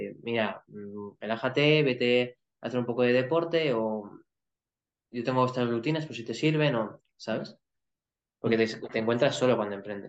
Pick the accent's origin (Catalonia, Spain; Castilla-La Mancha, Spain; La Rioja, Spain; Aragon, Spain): La Rioja, Spain; Logroño; Yo soy de Logroño, de La Rioja.